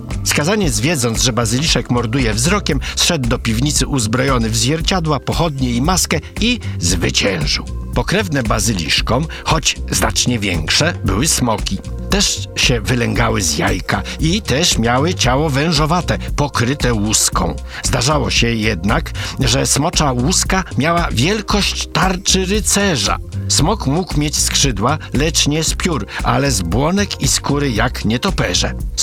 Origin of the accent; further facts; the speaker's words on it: Warsaw, Masovian Voivodeship, Poland; My, warszawiacy, znamy legendę o naszym bazyliszku ze Starego Miasta.